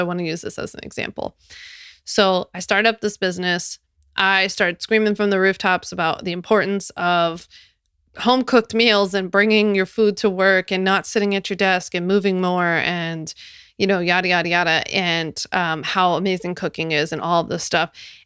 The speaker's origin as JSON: {"language": "English", "town": "Philadelphia", "region": "Pennsylvania", "country": "United States", "tie": "born or raised there", "said": "It was in my hometown of Philly, just so happened to be there"}